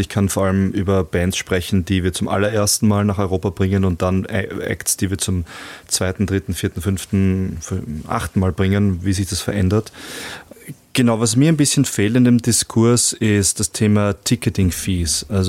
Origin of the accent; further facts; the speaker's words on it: Styria, Austria; born there; Ich bin ja selber gebürtiger Steirer und Halbsteirer, meine Mutter ist Steirerin, also ich habe da einen absoluten Bezug zur Steiermark